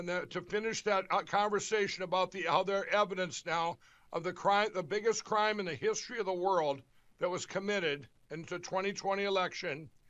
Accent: Chaska, Minnesota, United States; also born or lived in Mankato, Minnesota; it's two hours back to my hometown of Chaska, Minnesota. Well, I stopped where I was born, incidentally, in Mankato, Minnesota.

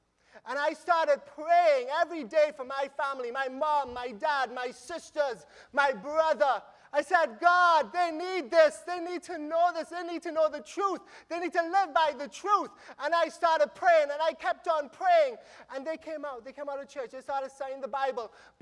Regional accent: Trinidad & Tobago; I grew up in Trinidad and Tobago, which is an island right above South America.

